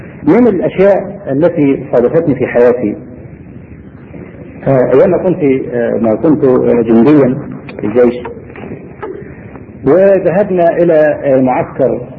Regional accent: Egypt; وبعدين قال من مصر اللي رفع قبل كده ما رفعش ايده؟ فرفعتي

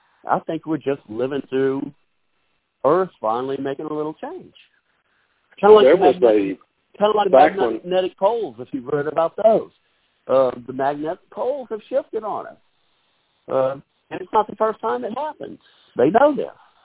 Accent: New Orleans, Louisiana, United States; accent: New Orleanian; growing up in New Orleans, I've always been fascinated by weather and hurricanes. I want to say hurricanes. That's kind of that New Orleanian yad accent. I get teased about that up here.

